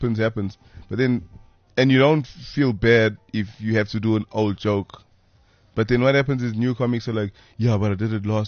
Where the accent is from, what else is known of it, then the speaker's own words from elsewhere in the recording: Durban, KwaZulu-Natal, South Africa; I grew up in Durban. Newlands East, specifically in Durban.